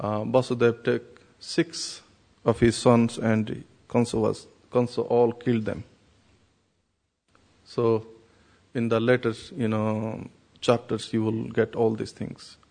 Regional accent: Puri, Odisha, India; since I am from Jagannath Puri

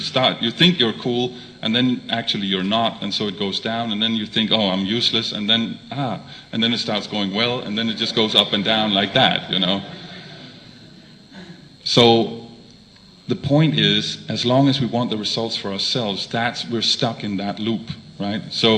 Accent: Denmark; I'm from Denmark. There's not a lot of reciprocation there.

